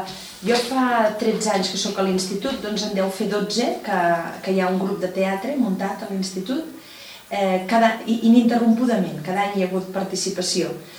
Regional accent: L'Espluga de Francolí, Catalonia, Spain; sóc de l'Espluga, però quasi filla adoptiva de Montblanc, perquè hi passo moltes hores i conec moltíssima gent d'aquí.

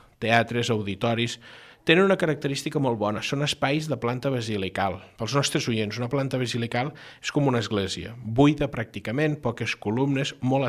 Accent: Sarral, Catalonia, Spain; treballar a Montblanc sent de Sarral

